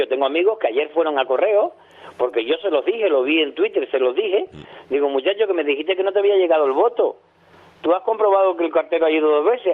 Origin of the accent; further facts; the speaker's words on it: Spain; en un país como España, una nación grande, porque somos grandes dentro de Europa, aunque chicos dentro del mundo